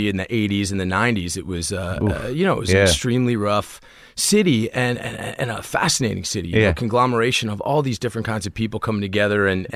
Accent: Washington, District of Columbia, United States; I grew up in D.C., in Washington, D.C. Do you know D.C.?

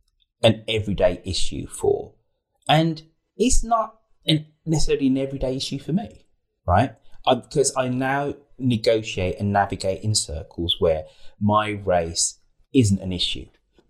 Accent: Birmingham, West Midlands, United Kingdom; moved away as an adult; also born or lived in Worthing; I grew up in Birmingham. I spent some time in Worthing. It was when I went to Worthing at the age of 19 for college, for university.

